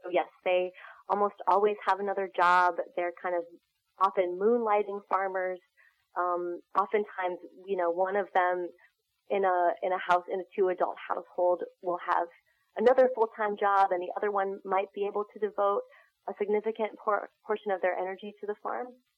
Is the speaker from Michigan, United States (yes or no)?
no; Arlington, Virginia, United States; now in Muncie, United States; I am originally from Arlington, Virginia, and I moved to Ball State 7 years ago when my husband actually started working for Ball State. So we were kind of Muncie transplants.